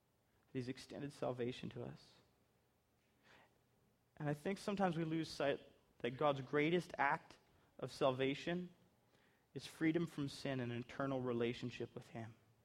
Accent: Canada; I am capable Canadian.

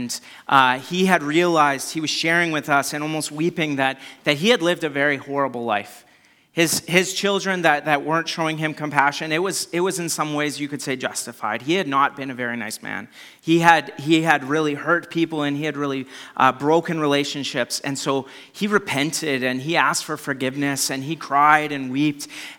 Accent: Canada; We're so Canadian that we're like, I don't want to offend anybody.

